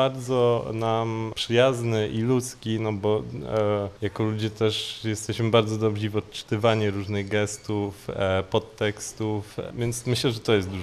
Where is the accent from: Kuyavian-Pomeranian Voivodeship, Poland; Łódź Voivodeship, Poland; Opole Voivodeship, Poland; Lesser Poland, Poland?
Kuyavian-Pomeranian Voivodeship, Poland; Toruń; Jestem z Torunia. Studiuję tutaj, zacząłem drugi stopień magisterki u nas na Wydziale Sztuk Pięknych na UMK w Toruniu.